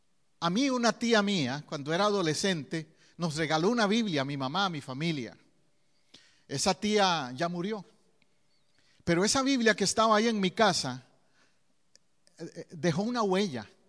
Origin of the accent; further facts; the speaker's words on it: Costa Rica; En mi país, en Costa Rica, me acuerdo épocas atrás que tal vez escaseaba el arroz o los frijoles